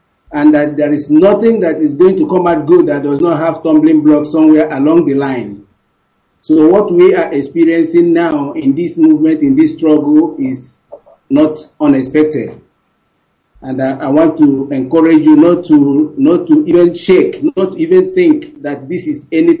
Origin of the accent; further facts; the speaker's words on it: Njaba, Imo, Nigeria; now in Malaysia; I'm calling from Malaysia. And I'm from Njaba, Biafra land.